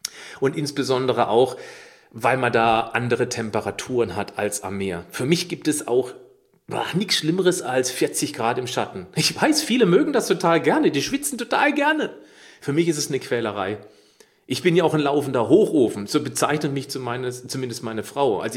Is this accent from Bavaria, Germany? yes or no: no; Baden-Württemberg, Germany; Ich bin im Schwarzwald aufgewachsen. Ich lebe hier östlich von Freiburg. Ich bin ringsrum umrundet von Wald.